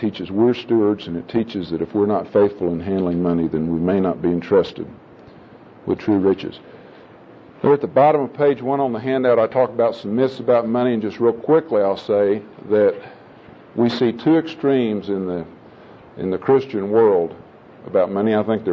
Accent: Oklahoma, United States; I'm from Oklahoma. We're broke in Oklahoma.

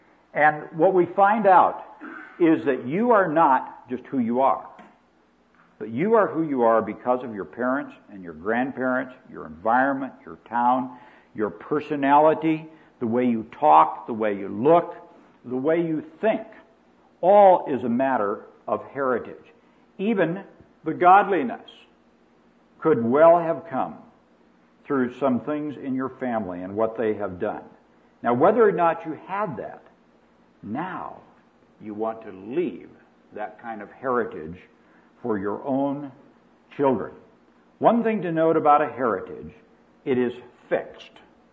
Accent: Iowa, United States; moved away; Just before Christmas, I visited in my hometown in Iowa, a little town of 100 people.

